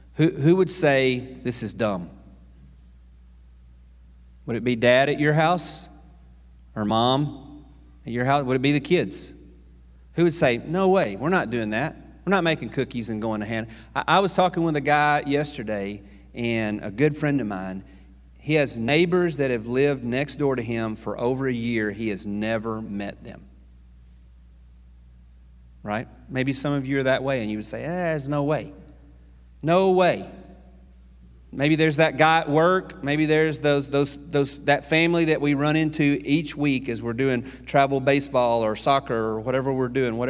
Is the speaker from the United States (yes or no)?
yes; Gum Springs, Arkansas, United States; Now, I grew up in Gum Springs, Arkansas, and we didn't have a pool in Gum Springs